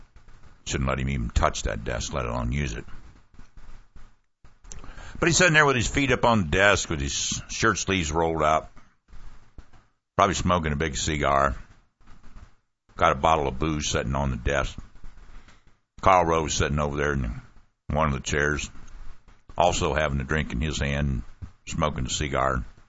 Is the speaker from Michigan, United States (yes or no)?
no; Texas, United States; Don't you worry, Carl. I'm from Texas. We always figure out how to screw somebody and screw them good.